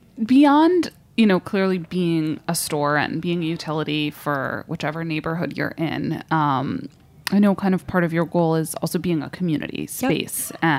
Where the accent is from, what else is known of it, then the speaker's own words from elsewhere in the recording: New York, United States; and I grew up in New York, so I have a lot of experience with bodegas.